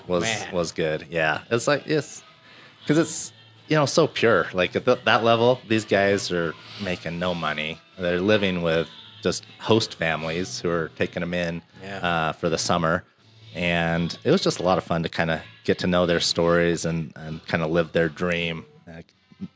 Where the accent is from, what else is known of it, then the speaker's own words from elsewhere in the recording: Sandy, Utah, United States; So I am Utah, born and raised.